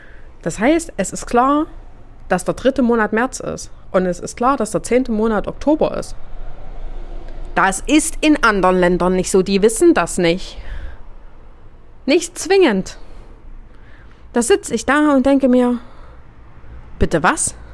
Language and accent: German; Germany; ich bin aus Deutschland